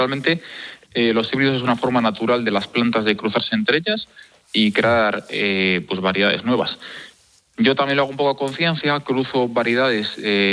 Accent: Alcázar de Sirga, Castile and León, Spain; porque el tomate es como una perla negra y pues es la perla de Villa Sirga, de Alcázar de Sirga, pues es alcazareña, que es nuestro gentilicio. Alcazareños.

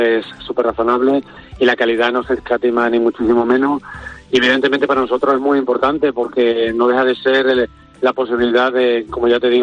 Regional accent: Extremadura, Spain; yo soy muy muy extremeño, yo voy al fútbol, a fútbol profesional, estuve fuera de Extremadura

